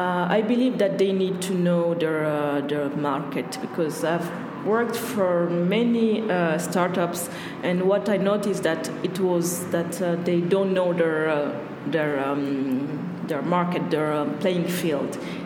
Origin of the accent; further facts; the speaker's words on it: Belgium; English is a second language; I'm Belgian, but people will ask me, where are you from? If I say I'm from Belgium, but where are you from, really?